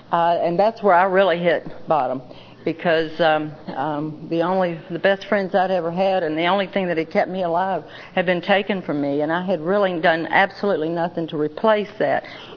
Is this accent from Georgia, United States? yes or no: yes; Atlanta, Georgia, United States; But I was born and raised in Atlanta, and I truly was.